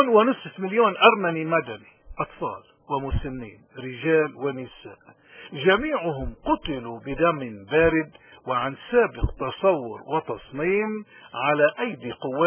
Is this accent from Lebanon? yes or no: yes; Lebanon; إنني شخصيا أفتخر بأن في وطني الأم لبنان